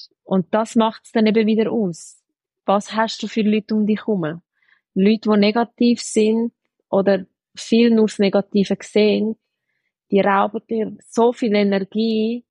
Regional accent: Italy; Als Italienerin ist Pasta aber auslassen schwierig.

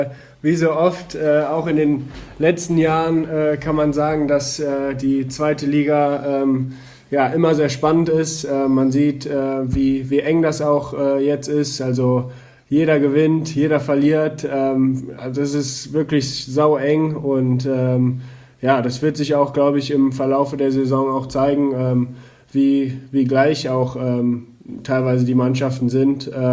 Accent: Germany; born there; Wir sind beide in Deutschland geboren. Wir haben einen deutschen Vater und unsere Mutter ist aus der USA.

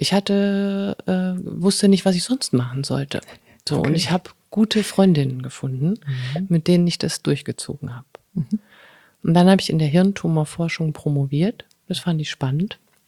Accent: Hesse, Germany; Also ursprünglich bin ich aus dem Frankfurter Raum, aus Hessen.

